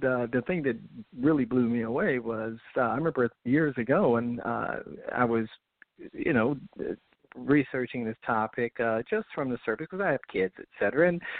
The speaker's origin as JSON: {"language": "English", "region": "North Carolina", "country": "United States", "said": "No, I'm originally from North Carolina."}